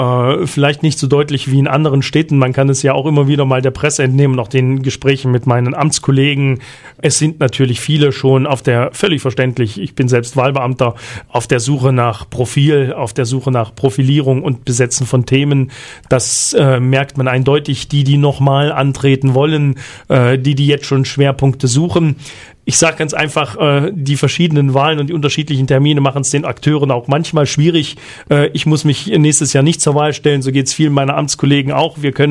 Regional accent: Saxony-Anhalt, Germany; komme selbst aus dem Mansfelder Land. Ich bin ein Kind des Mansfelder Landes

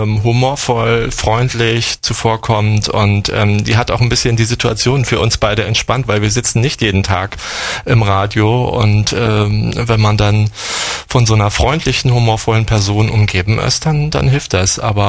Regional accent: Salzwedel, Saxony-Anhalt, Germany; Ja, wir sind aus Salzwedel, ganz im Norden der von Sachsen-Anhalt, aus dem Altmarkkreis

